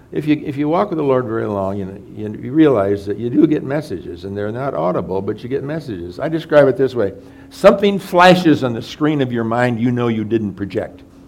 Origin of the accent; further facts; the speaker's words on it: Winona Lake, Indiana, United States; growing up on Winona Lake was a mixed blessing.